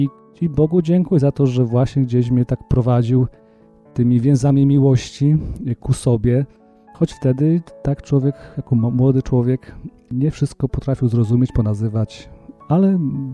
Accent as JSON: {"language": "Polish", "town": "Sokolniki", "region": "Łódź Voivodeship", "country": "Poland", "tie": "born or raised there", "said": "Pochodzę z rodziny wielodzietnej. Mam dwóch braci, mam siostrę. Szkołę kończyłem w Sokolnikach, szkołę średnią kończyłem w Wieluniu, bo liceum ogólnokształcące."}